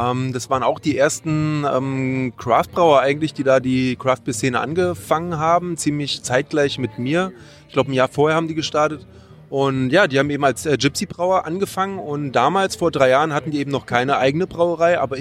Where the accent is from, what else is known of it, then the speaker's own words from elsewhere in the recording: Berlin, Germany; born there; da ich ja eh jetzt wieder in Berlin wohne, wo ich auch geboren wurde